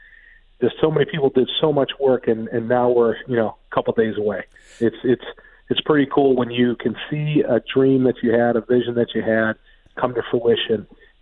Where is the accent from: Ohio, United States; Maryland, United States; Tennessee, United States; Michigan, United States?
Ohio, United States; Cleveland; You know, I'm from Cleveland, Ohio, so I can say that.